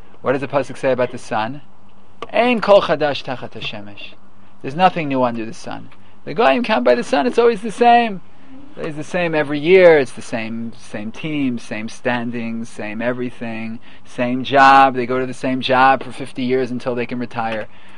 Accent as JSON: {"language": "English", "town": "New York City", "region": "New York", "country": "United States", "tie": "born or raised there", "said": "I grew up in Midtown Manhattan. So, you know, being raised in Manhattan"}